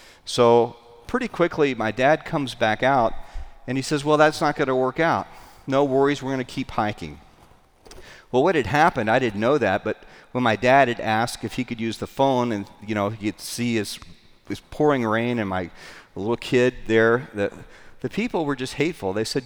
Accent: Texas, United States; I grew up in Texas, and we drove about an hour and a half outside of Dallas to this campground.

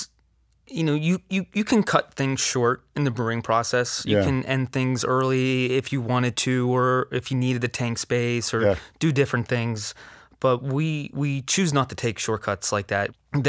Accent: Greensburg, Pennsylvania, United States; now in Pittsburgh, United States; I'm originally from Greensburg.

